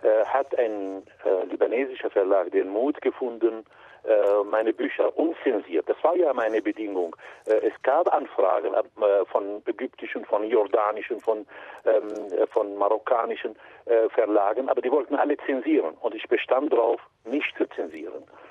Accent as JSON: {"language": "German", "town": "Damascus", "region": "Damascus Governorate", "country": "Syria", "tie": "born or raised there", "moved": "yes", "lives_now": "Germany", "said": "Meine Heimat ist Deutschland geworden, aber mein Herz bleibt syrisch, damaszenerisch, genau gesagt das christliche Viertel in Damaskus. Das ist sehr verbunden mit meiner Kindheit."}